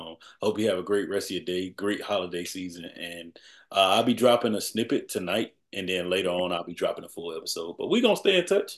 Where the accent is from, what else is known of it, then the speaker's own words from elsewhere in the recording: Georgia, United States; now in Atlanta, United States; Oh yeah, so I'm in Atlanta, Georgia. I'm in Atlanta.